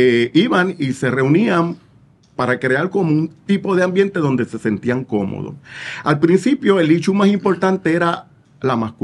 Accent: Puerto Rico; Soy el segundo puertorriqueño que lleva el...

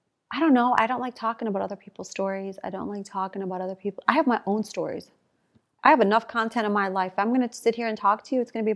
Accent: Chicago, Illinois, United States; Like, I'm really good, but I'm from Chicago.

